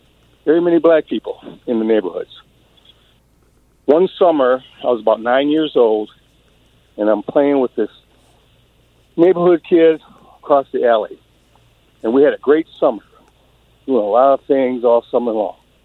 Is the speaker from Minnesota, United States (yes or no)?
yes; Minneapolis, Minnesota, United States; I'm from South Minneapolis, 65 years old. Grew up on 44th and 3rd Avenue South.